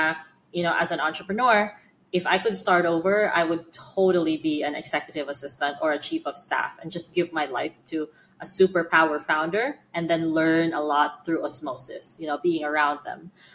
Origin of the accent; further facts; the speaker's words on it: Philippines; I grew up in the Philippines. I grew up with a shitty passport. I had limited opportunities